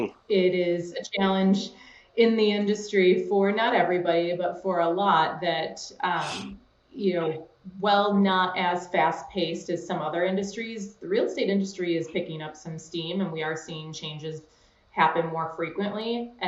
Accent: Buffalo, New York, United States; I love my hometown, but I am not a winter person and I have goals of expanding and vision outside of Buffalo.

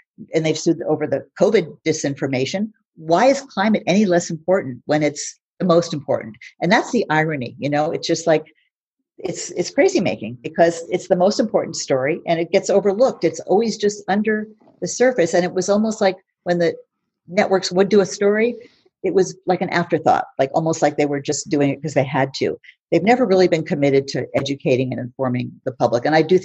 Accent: California, United States; I'm from the Bay Area. We never had 80 mile an hour winds growing up there.

